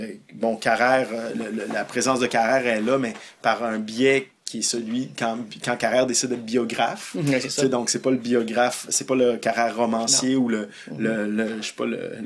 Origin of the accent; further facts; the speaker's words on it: Montreal, Quebec, Canada; Fait que, tu sais, je suis Montréalais.